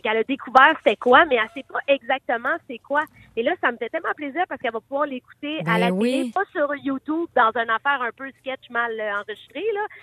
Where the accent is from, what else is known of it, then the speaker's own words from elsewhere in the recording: Quebec, Canada; moi, je suis une Québécoise féministe.